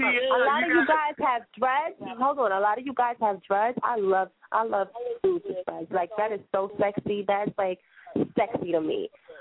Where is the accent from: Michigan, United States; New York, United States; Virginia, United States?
New York, United States; because I'm used to that because I'm from New York.